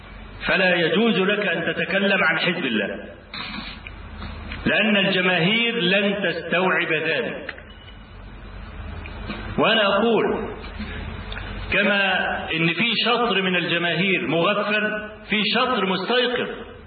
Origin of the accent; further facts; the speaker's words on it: Egypt; شغلته ايه هنا عندنا في مصر